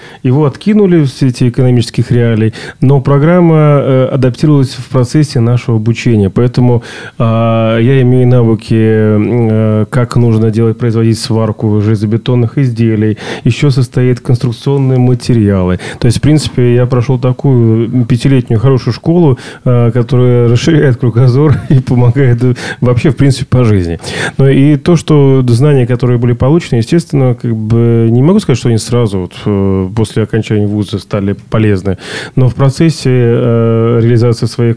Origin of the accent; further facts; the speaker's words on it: Pskov, Pskov Oblast, Russia; Ну, я коренной пскович, родился в Пскове. Штамп в паспорте стоит место рождения город Псков.